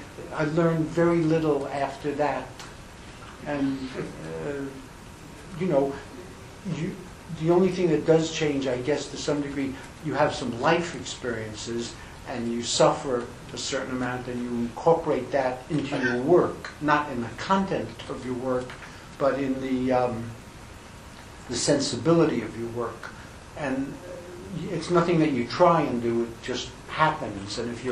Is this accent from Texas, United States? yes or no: no; Brooklyn, New York, United States; I grew up in Brooklyn, not that far from Larry, and I never knew New York as it really existed.